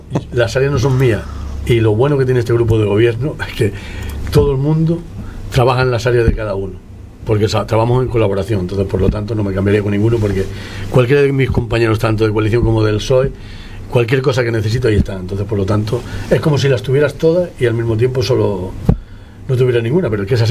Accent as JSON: {"language": "Spanish", "town": "Morro Jable", "region": "Canary Islands", "country": "Spain", "tie": "born or raised there", "said": "aunque soy majorero de no nacido, pero sí criado en Morrojable, esto es vida."}